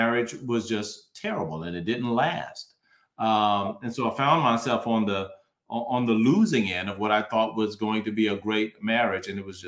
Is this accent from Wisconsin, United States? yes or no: no; Virginia, United States; also born or lived in Washington, D.C. area; now in Roswell, United States; I'm actually from Virginia. So I spent a lot of my life in Virginia. Most of my adult life was in Washington, D.C. area, the DMV, we call it, D.C., Maryland, and Virginia.